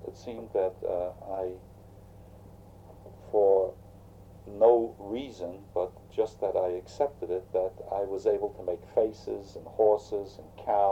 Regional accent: New York City, New York, United States; moved away as an adult; now in Washington, United States; And I was born in New York City and lived in New York until I guess I was 20 when I came to Washington.

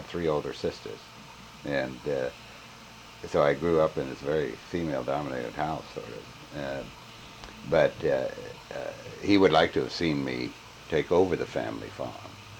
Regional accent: Canada; and my parents were never Canadians. They always remained American citizens. And so I always identified as being an American. And but I lived up there and took all my scho

